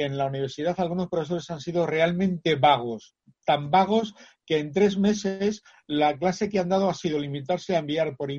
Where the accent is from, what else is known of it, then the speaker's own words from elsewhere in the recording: Spain; porque claro, porque somos españoles y lo de improvisar se nos da muy bien